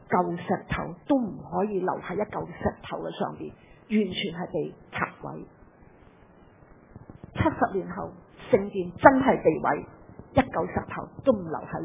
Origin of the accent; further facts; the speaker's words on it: China; 我哋中国人嘅伟大嘅老师孔子都话：不知生，焉知死咧？